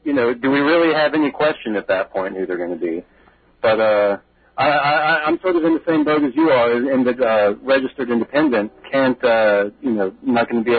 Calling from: Kentucky, United States; I'm coming from the Commonwealth of Kentucky, which also holds closed primaries.

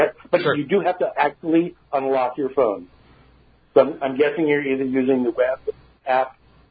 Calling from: Connecticut, United States; I'm calling from what is soon to be my ex-office in the Connecticut.

